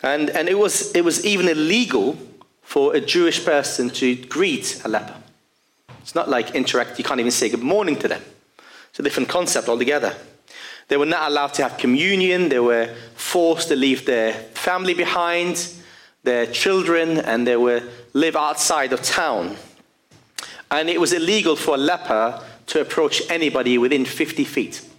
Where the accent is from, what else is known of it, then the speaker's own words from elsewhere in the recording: Lebanon; I was growing up in Lebanon